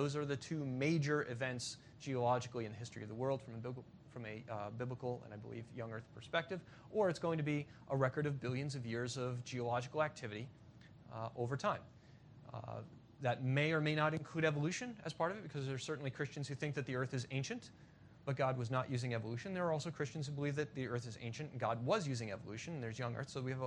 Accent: Virginia, United States; In my home state of Virginia now, where I teach at Liberty University, we even find Thomas Jefferson held to this principle.

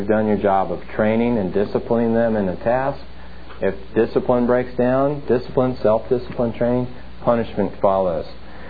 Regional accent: New Jersey, United States; now in Memphis, United States; I'm from New Jersey, and there's very few places in Memphis that have good pizza

